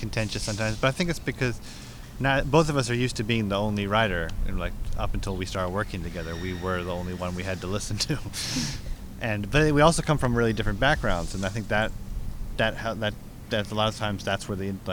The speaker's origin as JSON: {"language": "English", "country": "South Africa", "said": "my dad's an Anglophile because I'm from South Africa."}